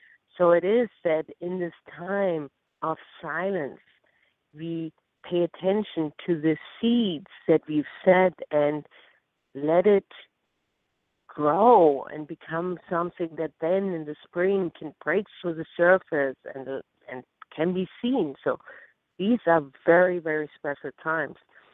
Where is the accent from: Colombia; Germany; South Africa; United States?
Germany; accent: German; English is a second language; you know, I know my German accent will dilute it.